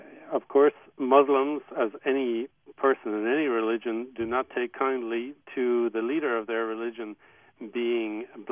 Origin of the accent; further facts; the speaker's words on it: Ireland; now in United States; I was raised in Ireland, which is a very Catholic country, or was until recently, and then was in the States